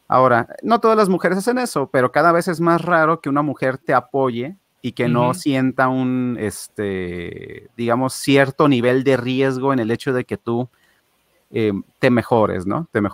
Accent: Mexico; yo soy de México

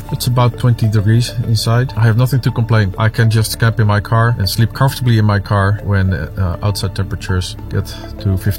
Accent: Netherlands; As soon as I said I was from the Netherlands, he opened the gate. Good. I don't know. I said, what do I need to do here? I said, I'm from the Netherlands.

